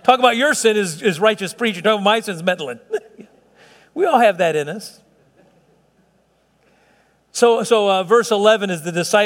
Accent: Chicago, Illinois, United States; As a kid, you know, I'm from Southside Chicago

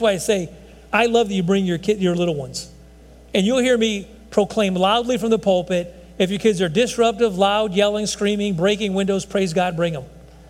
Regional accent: Texas, United States; Well, I'm an American. You know what? That's not the criteria. That is not it. I could see where people get confused. I'm a Texan.

